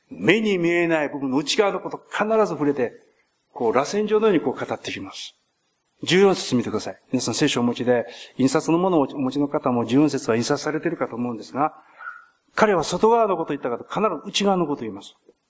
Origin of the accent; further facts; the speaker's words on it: Osaka, Japan; accent: Osaka dialect; now in Kobe, Japan; 私この10年前にこの教会に来た時に大阪から来ましたから、何やってはりますかとかね、あれ大阪弁はよく出たんです。